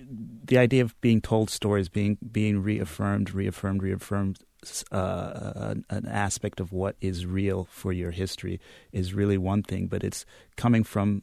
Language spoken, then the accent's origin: English; Columbus, Ohio, United States; Yeah, I grew up in Columbus, Ohio.